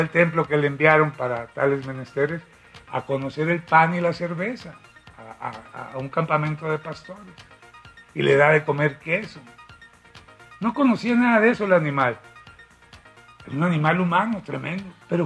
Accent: Sinaloa, Mexico; yo, que soy de Sinaloa, aprendí a beber con cerveza. Hasta que fui a España, aprendí a beber vino.

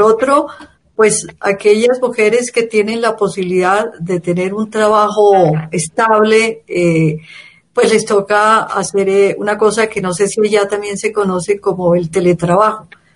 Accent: Colombia; Pues soy de Colombia, vivo en Bogotá

